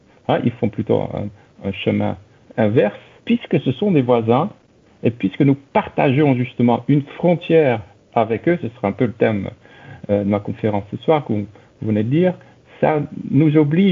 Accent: Netherlands; French is a second language; Pour nous autres, disons, Européens de l'Ouest, moi, je suis néerlandais, comme vous l'entendez

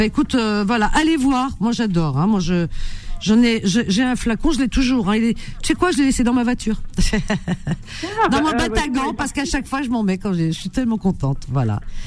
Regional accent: Algeria; Je peux le dire, je suis native d'Algérie.

